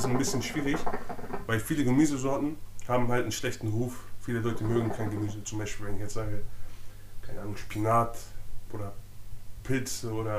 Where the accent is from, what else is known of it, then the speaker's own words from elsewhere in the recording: Delmenhorst, Lower Saxony, Germany; Ja, ich bin aus Delmenhorst.